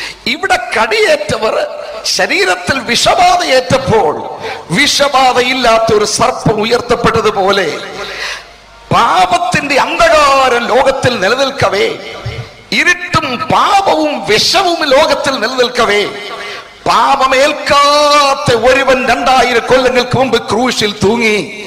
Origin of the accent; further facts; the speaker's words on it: Kerala, India; ഞാൻ ജനിച്ചു വളർന്ന കേരള സംസ്ഥാനത്തിലെ ജനപ്രതിനിധികളെ, ഞാൻ വസിച്ചു വളരുന്ന ഭാരതഭൂമിയിലെ ഭരണകർത്താക്കളെ